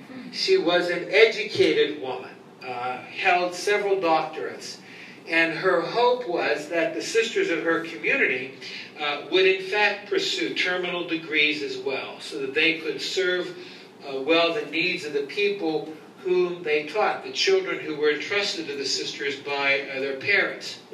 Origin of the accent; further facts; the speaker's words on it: Ambridge, Pennsylvania, United States; I think many of you know I grew up in Ambridge, 18 miles northwest of the city of Pittsburgh.